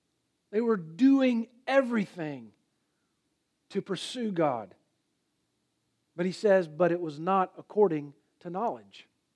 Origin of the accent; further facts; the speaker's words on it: Jacksonville, Florida, United States; If you don't know, I'm from Florida, live in Jacksonville.